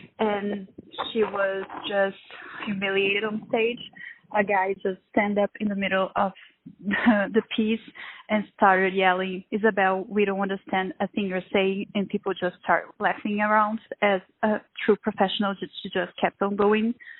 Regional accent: Paris, Île-de-France, France; I'm from Paris, and just last week we had a really big controversy

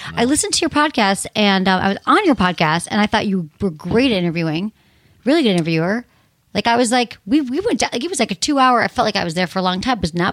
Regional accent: San Francisco, California, United States; And I grew up in San Francisco. I was there mostly. It's like, I miss it.

